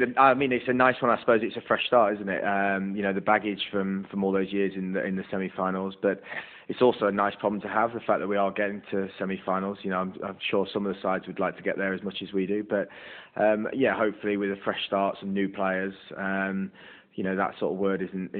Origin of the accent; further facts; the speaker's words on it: England, United Kingdom; especially being an Englishman to start with.